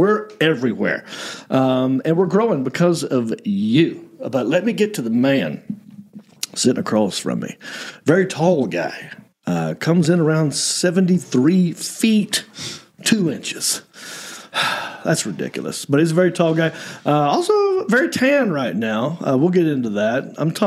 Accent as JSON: {"language": "English", "town": "Hickory", "region": "North Carolina", "country": "United States"}